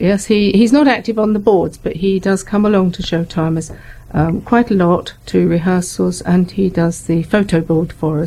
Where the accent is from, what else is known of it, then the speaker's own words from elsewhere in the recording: Redhill, South East England, United Kingdom; now in Outwood, United Kingdom; I'm originally from Red Hill, but now I live in Outwood, yes.